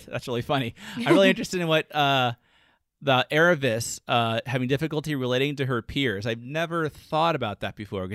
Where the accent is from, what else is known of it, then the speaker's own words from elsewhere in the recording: Florida, United States; Whereas I grew up in Florida, so I actually like it when the sun's not out.